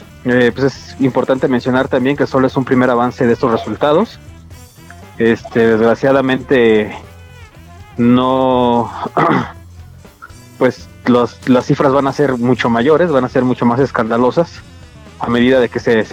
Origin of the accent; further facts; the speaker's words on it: Tlalpan, Mexico City, Mexico; Multifamiliar Tlalpan, que es de donde soy, damnificado, donde vivo, en el Multifamiliar Tlalpan